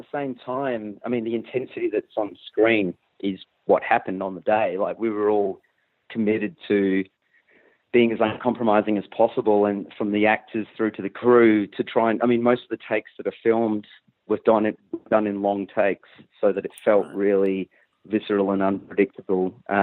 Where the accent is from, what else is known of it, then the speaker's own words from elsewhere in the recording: Western Australia, Australia; I grew up in Western Australia